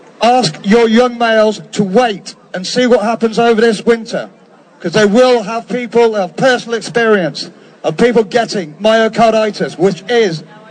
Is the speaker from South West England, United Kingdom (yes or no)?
yes; Gloucester, South West England, United Kingdom; Hello. I'm from Gloucester.